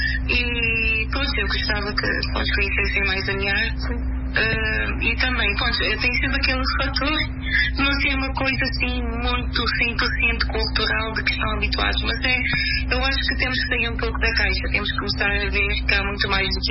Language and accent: Portuguese; Cape Verde; porque sou cabo-verdiana e gosto muito.